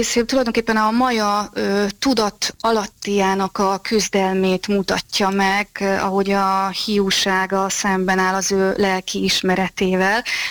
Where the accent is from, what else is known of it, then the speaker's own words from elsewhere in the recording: Hungary; mint Magyarországról származó színésznő, a saját hazámat, bárhol vagyok, én azt képviselem, és én magyar vagyok.